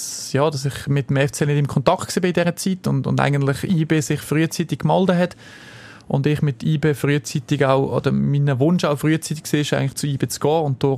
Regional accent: Nebikon, Lucerne, Switzerland; also born or lived in Wolhusen; Also geboren in Wollhausen, aber natürlich aufgewachsen bin ich in Nebiken, genau, wo meine Eltern jetzt auch noch wohnen.

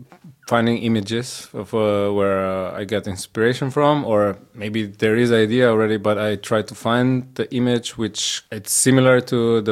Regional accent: Koper, Slovenia; So I'm originally from, I was born in Slovenia, in Koper, which is like a small town at the seaside next to Trieste, which is in Italy, so on the border with Italy.

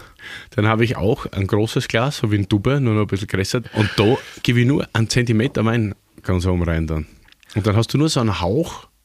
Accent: Styria, Austria; für mich als Steirer

